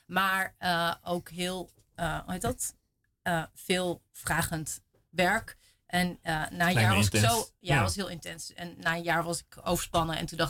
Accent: Haren, Groningen, Netherlands; born or raised there

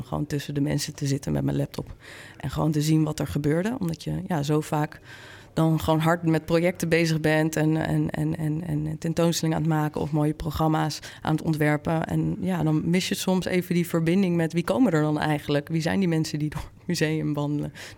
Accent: Amsterdam, North Holland, Netherlands; ik ben Amsterdammer, dus ik leef sowieso in een bubbel.

